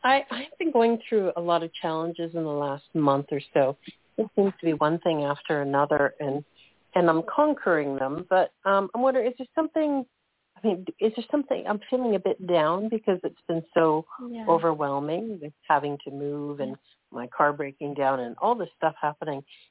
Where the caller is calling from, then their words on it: United Kingdom; I'm calling from the UK.